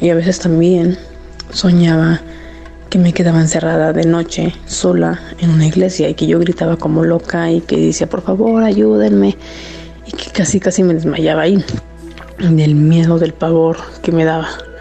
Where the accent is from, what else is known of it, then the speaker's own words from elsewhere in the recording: Mexico City, Mexico; now in Tehuacán, Mexico; Soy de la Ciudad de México, pero estoy radicando actualmente en Tehuacán, Puebla.